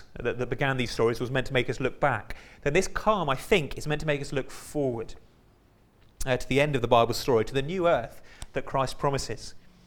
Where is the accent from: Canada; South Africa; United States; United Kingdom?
United Kingdom; South West England; now in Derbyshire, United Kingdom; It's one of the things I don't like about living in Derbyshire. I was brought up by the post, by the coast. I grew up in Dorset, near Poole Harbour